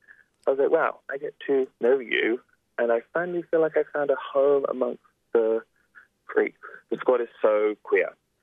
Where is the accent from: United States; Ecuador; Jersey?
Jersey; now in Australia; I'm not from Australia. I'm from a little tiny island in between France and England called Jersey. It's extremely small. It's extremely conservative, and it's extremely wealthy. And I grew up in state housing.